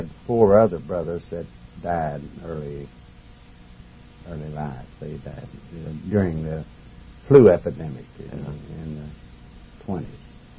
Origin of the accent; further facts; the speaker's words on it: United States; born there; I was born in Knox County.